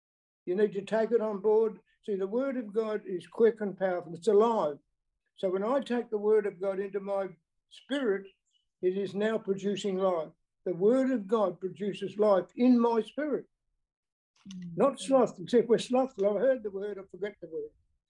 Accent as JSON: {"language": "English", "region": "Western Australia", "country": "Australia", "said": "Hello, everyone. … from Western Australia, rejoicing in the Lord."}